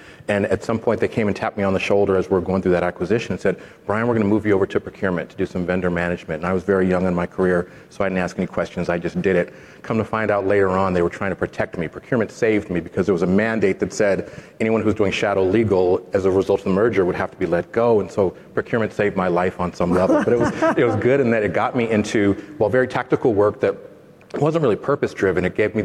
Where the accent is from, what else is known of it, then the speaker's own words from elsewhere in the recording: Oakland, California, United States; I was born and raised in West Oakland, California, with lower socioeconomic income.